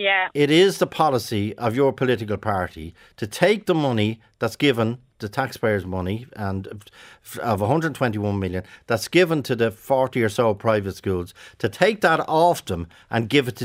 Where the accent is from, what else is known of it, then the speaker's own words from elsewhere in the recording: Ballyfermot, Leinster, Ireland; I come from Ballyfermot.